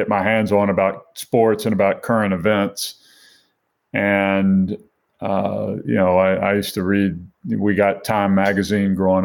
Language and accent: English; Mobile, Alabama, United States; I grew up in Mobile, Alabama, and sports, I don't know why sports was omnipresent in my life.